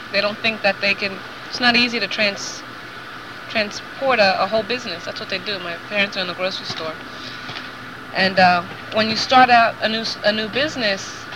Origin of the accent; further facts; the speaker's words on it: San Juan, Puerto Rico; born there; I was born in San Juan. There was no hospital in Ay Bonito.